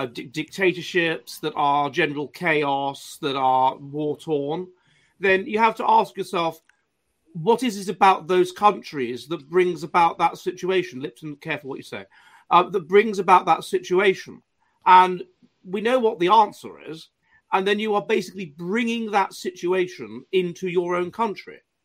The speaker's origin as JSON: {"language": "English", "region": "England", "country": "United Kingdom", "said": "Why do we, as English people, have any moral obligation to other people?"}